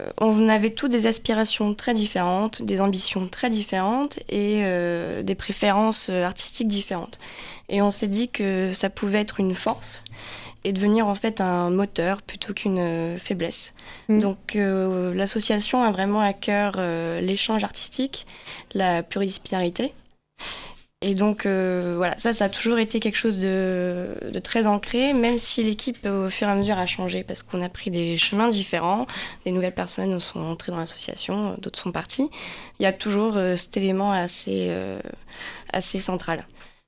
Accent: Paris, Île-de-France, France; donc j'ai 25 ans, on a à peu près tous le même âge ici. Pareil, à l'origine, je viens de Paris avec Clémentine, c'est là où on s'est rencontrés.

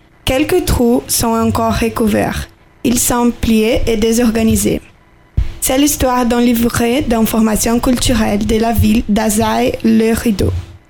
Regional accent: Rio de Janeiro, Brazil; French is a second language; now in Philadelphia, United States; je viens de Rio de Janeiro, au Brésil. Mais j'habite maintenant à Philadelphie, comme Isabella, aux États-Unis. J'ai 19 ans

